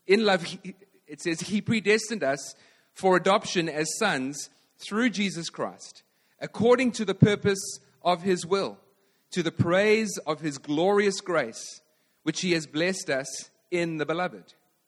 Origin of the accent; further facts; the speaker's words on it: Chicago, Illinois, United States; We're from Chicago. Even though we are in Vancouver, we're going to follow Chicago time.